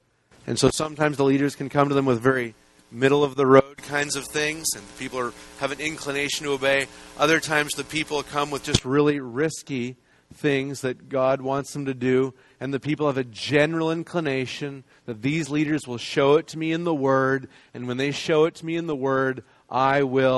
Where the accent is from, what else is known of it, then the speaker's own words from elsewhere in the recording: Canada; I'm from Canada, so I get to say this every now and then.